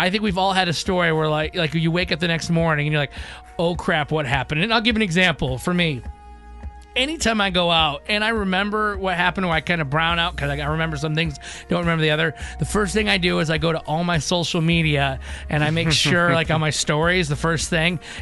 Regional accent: Michigan, United States; And then I'm originally from Michigan, so I traveled back there.

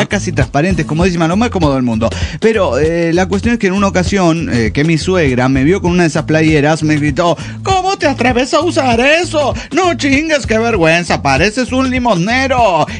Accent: Puebla, Mexico; de Puebla, México.

